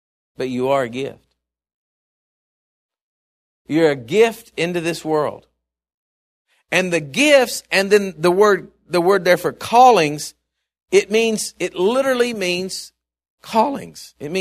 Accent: Texas, United States; I am so glad that, you know, that I'm from Texas. I've said this before, but I don't know everybody in Texas.

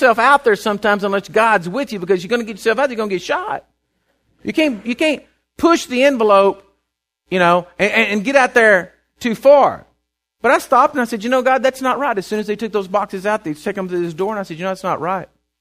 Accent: Texas, United States; Said, howdy, how you doing? Pulled out my passport, put her down. I said, I'm from Texas.

